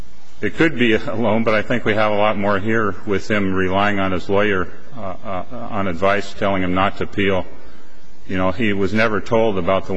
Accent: Great Falls, Montana, United States; I'm from Great Falls, Montana.

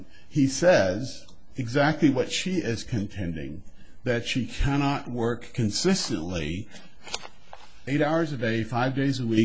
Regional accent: Fairbanks, Alaska, United States; from Fairbanks, Alaska, here to represent Ruth Shuey in this case from the District of Montana.

